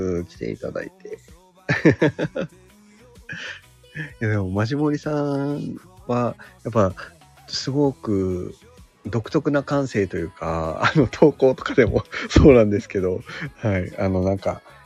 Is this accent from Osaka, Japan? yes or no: no; Okinawa, Japan; 僕は、出身自体は、沖縄生まれ、沖縄育ちの。人間でございます。